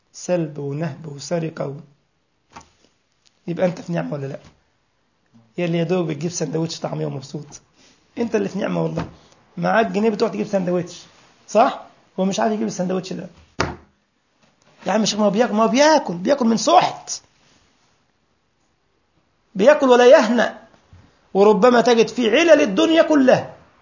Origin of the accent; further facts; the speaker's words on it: Egypt; now in Germany; لما أول لما دخلنا التليفون الأرضي في البيت في مصر